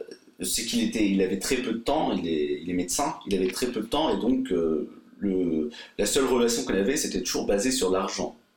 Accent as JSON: {"language": "French", "region": "Brittany", "country": "France", "tie": "born or raised there", "also_born_or_lived": "Germany", "said": "j'ai grandi en Bretagne. J'ai fait tout mon collège en Bretagne. Et en seconde, je suis parti un an chez mon père en Allemagne pour faire la seconde en Allemagne pour améliorer mon allemand"}